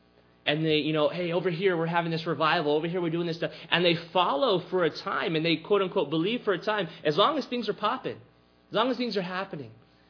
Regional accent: Texas, United States; Before I'm an American, before I'm a Texan, before I'm any other label, I'm a follower of Jesus Christ.

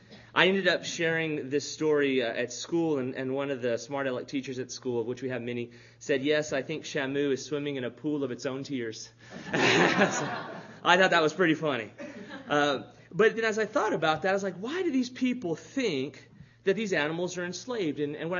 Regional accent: Texas, United States; I grew up in the South Texas culture, so I'm familiar with it

